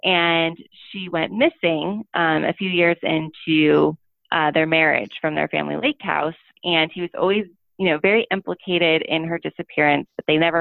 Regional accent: Midwest, United States; No, I'm from the Midwest, actually.

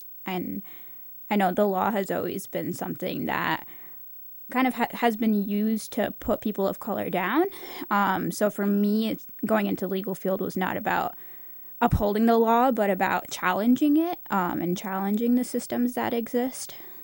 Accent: Connecticut, United States; I think my entire life, you know, growing up as a Pakistani Muslim in Connecticut, I was always like very aware of, you know, racial issues

